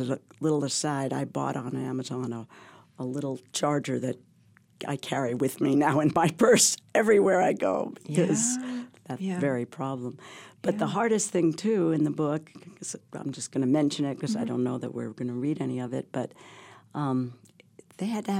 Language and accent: English; Manhattan, New York, United States; You want to mention that I was born and raised in Manhattan?